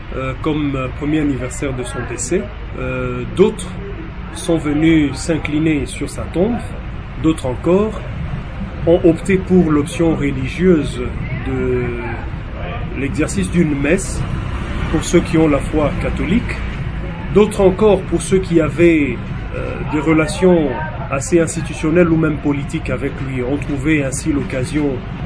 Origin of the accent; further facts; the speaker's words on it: Haut-Uélé, DR Congo; Je suis un Congolais. Je suis originaire de la province du Hauts-Tuélé, du territoire de Farage, père d'un parent cheminot et d'une mère originaire du Bas-Ouélé, tous deux décédés.